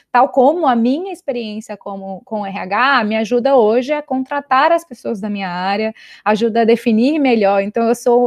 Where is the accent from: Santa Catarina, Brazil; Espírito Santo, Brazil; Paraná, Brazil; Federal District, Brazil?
Federal District, Brazil; Brasília; now in Mexico; Então, eu nasci em Brasília. Agora eu estou morando no México, mas eu tenho uma casa em São Paulo, então eu estou aqui um tempo. Depois eu vou regressar a São Paulo, mas eu sou natural de Brasília.